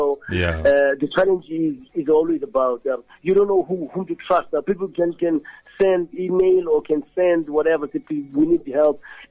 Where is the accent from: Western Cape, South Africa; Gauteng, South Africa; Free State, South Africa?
Western Cape, South Africa; Cape Town; like I grew up in Cape Town and reggae, you know.